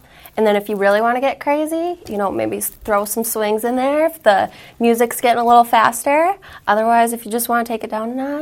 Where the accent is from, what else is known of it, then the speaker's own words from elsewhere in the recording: Farmington, Minnesota, United States; I'm from Farmington, and I am a rookie this season.